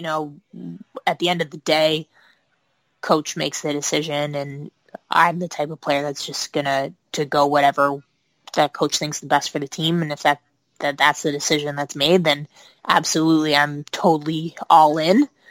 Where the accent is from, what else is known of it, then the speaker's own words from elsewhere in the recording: Canada; now in United States; obviously being Canadian, I was going through some immigration changes. I was applying for a green card.